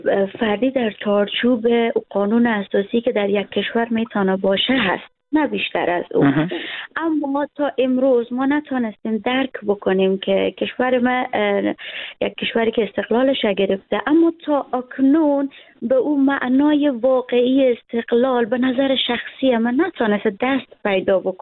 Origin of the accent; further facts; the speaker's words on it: Afghanistan; moved away; یک جوان افغان هستم و بیرون از کشورم زندگی میکنم.